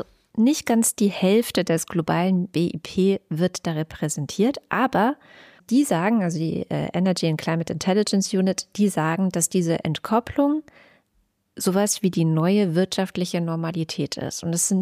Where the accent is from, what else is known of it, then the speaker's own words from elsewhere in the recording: Baden-Württemberg, Germany; ich bin in Baden-Württemberg groß geworden.